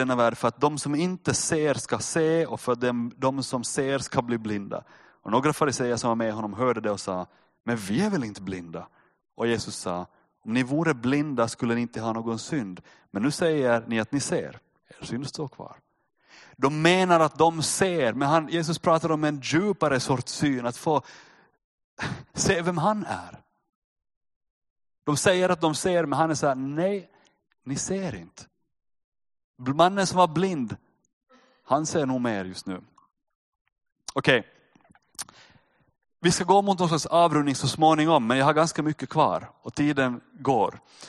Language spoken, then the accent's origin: Swedish; Finland; För att vi är finlandssvenskar.